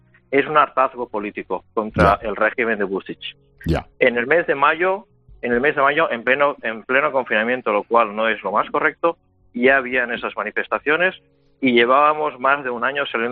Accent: Barcelona, Catalonia, Spain; En mi caso, soy de Barcelona.

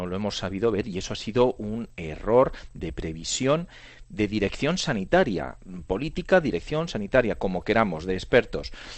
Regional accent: Spain; Yo no me imaginaba que hoy, 2 de abril, íbamos a estar hablando de que en mi país habían muerto 10.000 personas por el coronavirus.

